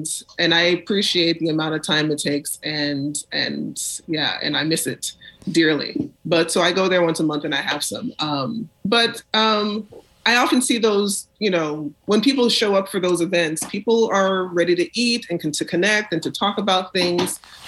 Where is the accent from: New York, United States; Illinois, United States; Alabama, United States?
New York, United States; moved away; I'm from New York. I was born in New York, so I moved here a while ago, and it is a very different culture.